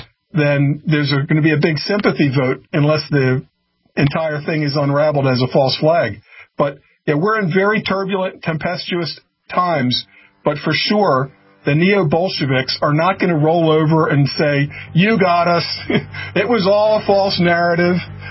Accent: United States; I'm just an American patriot who happens to have white skin, but now they're calling me a white nationalist.

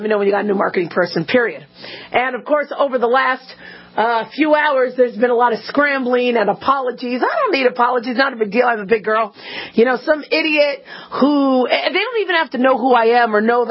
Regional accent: Las Vegas, Nevada, United States; Apparently, there's a doctor in my hometown where I live, Las Vegas.

